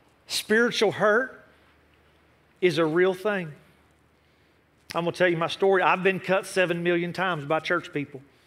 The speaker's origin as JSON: {"language": "English", "region": "West Virginia", "country": "United States", "said": "I'm from West Virginia. … to the place where I belong. The only way I know to sing is twangy."}